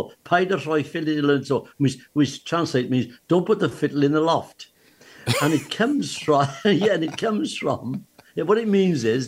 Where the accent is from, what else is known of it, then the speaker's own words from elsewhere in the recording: Wales, United Kingdom; I think you get because we're Welsh. You say donkey's ears. Don't you? My grandfather spoke Welsh